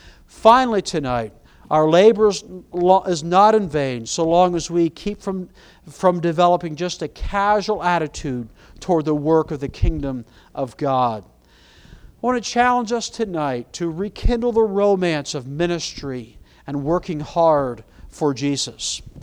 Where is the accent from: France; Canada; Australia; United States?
Canada; My favorite hobby growing up was playing hockey. I come from Canada